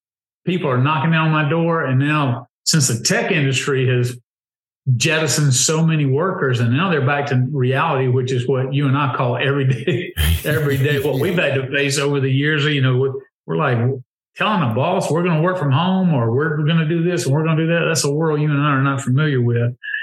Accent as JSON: {"language": "English", "region": "Southeast", "country": "United States", "said": "we're from the Southeast, and we don't have a lot of unions and stuff like that. Most of us live in right to work states."}